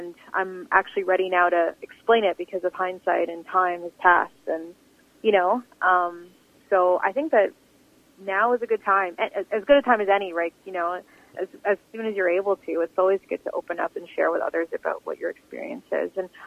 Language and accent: English; Canada; now in Philippines; Like I live in that culture, but at the same time, I'm from Canada. And so when I'm in the Philippines